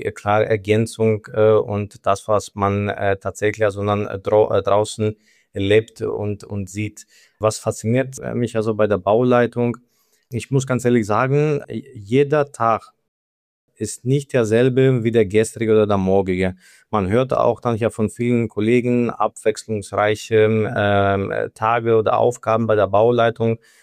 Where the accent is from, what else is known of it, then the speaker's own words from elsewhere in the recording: Greece; moved away as an adult; now in Germany; sehr bald 36 Jahre alt. Ich komme aus Griechenland, gebürtiger Grieche und seit den letzten 10 Jahren hier in Deutschland tätig. Und genau, vor 10 Jahren bin ich nach Deutschland gekommen, direkt nach dem Bauingenieurstudium.